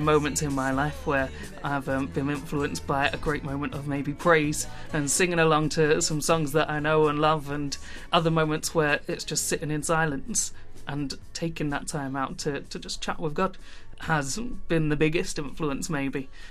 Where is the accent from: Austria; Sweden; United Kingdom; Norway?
United Kingdom; London; now in Liverpool, United Kingdom; but also I'm originally from South London